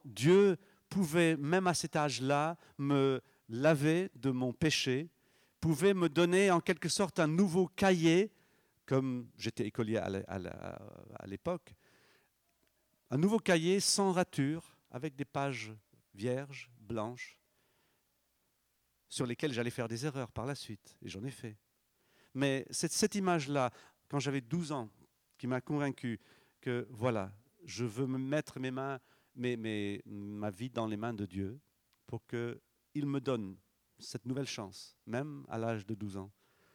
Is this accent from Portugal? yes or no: no; England, United Kingdom; also born or lived in Kolkata, India; je suis né dans une famille chrétienne. Je suis né à Calcutta, en Inde, mais ça, c'est comme un fait divers. Et ensuite, j'ai passé la plupart de ma vie en Angleterre.